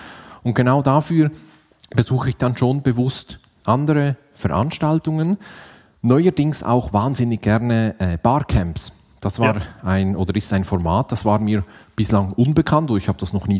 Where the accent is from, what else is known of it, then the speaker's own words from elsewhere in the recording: Switzerland; dass man immer à jour bleibt, wie man bei uns in der Schweiz sagt